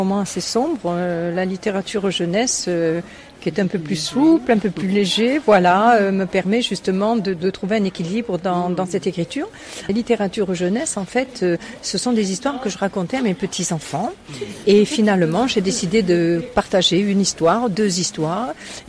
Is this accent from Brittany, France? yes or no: yes; Brittany, France; now in Saint-Dionisy, France; je suis bretonne en fait, mais j'habite dans la région j'habite dans le Gard, près de Nîmes, on va dire, un petit village qui s'appelle Saint-Dionysie, qui est sur la route de Sommières.